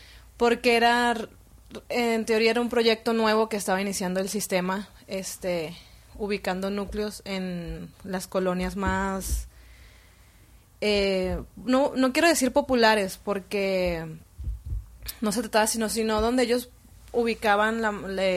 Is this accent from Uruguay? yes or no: no; Caracas, Capital District, Venezuela; Pues bueno, soy de Caracas, Venezuela es la capital del país.